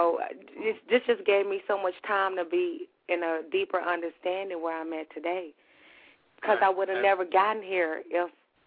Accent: Arkansas, United States; now in Los Angeles, United States; I'm from Arkansas and I moved out to Los Angeles and that's where I started.

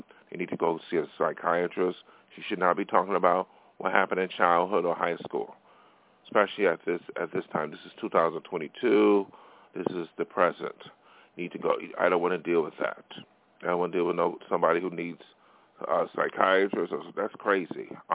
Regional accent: Buffalo, New York, United States; if they did come out here from Buffalo, from my hometown

